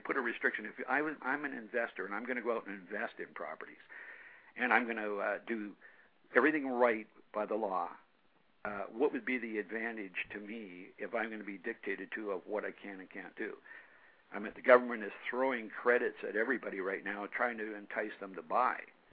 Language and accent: English; Canada; moved away as an adult; I come from Canada, you know, originally. I was born in Canada, and I left there when I was 18, 20, but I would go back and visit my mother.